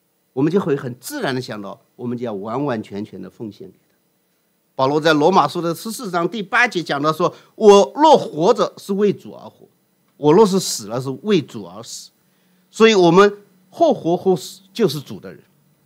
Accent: China; 我们中国人非常熟悉的一个谚语

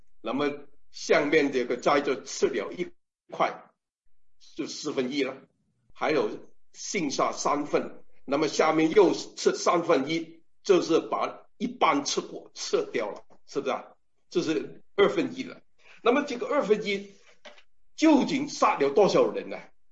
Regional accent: China; 我的家在中国，都是因为宣教士来到我的家乡，带领我们信主。

